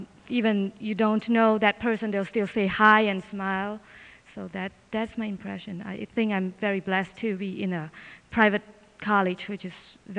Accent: Taiping, Perak, Malaysia; now in United States; I'm from Malaysia, and the state I came from, if you know Malaysia, I came from Perak State. The city name is Taiping. That's where I go to my high school elementary school, and I came here for college.

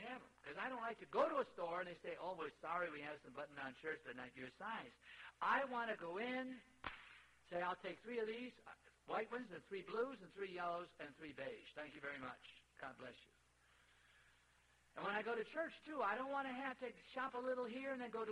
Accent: Pittsburgh, Pennsylvania, United States; I'm an Eastern boy. I was raised in Pittsburgh, PA, and went to school in New York

